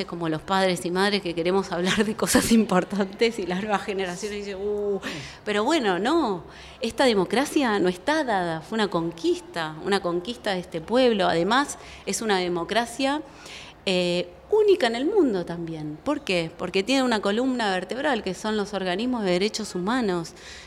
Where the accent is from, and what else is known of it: Argentina